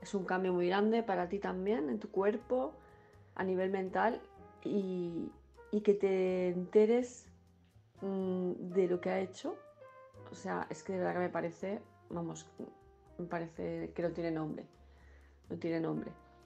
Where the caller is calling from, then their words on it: Palma de Mallorca, Balearic Islands, Spain; de Palma de Mallorca